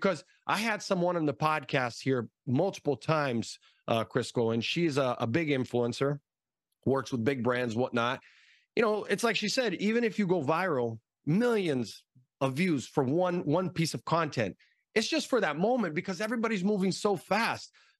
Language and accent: English; Brazil; English is a second language; they're going to see that first interview with Anita, which I'm also from Brazil.